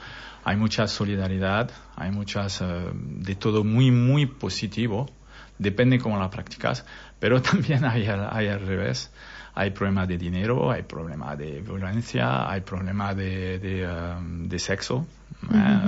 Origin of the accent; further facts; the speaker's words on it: France; Spanish is a second language; vivo en la Scala desde 2007, perdona. Uh-huh. Pero entre 2012 y 2016 me fui a trabajar en Francia, porque soy francés. Me fui a trabajar en Francia y volví a los fines de semana